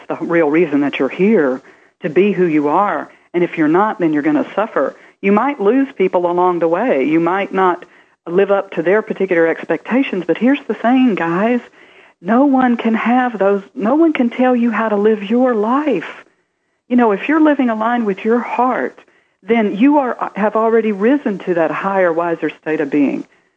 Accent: the South, United States; You know, I come from the South

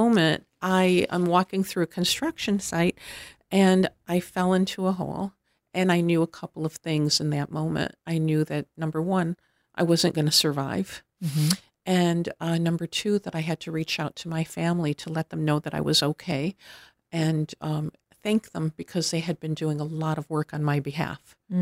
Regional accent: Detroit, Michigan, United States; I'm from the Detroit area.

